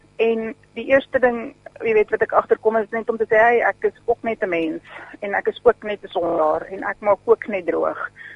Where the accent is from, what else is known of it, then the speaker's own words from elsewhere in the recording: Gauteng, South Africa; ek is nie van Oudtshoorn nie, ek kom aanvanklik van Transvaal af.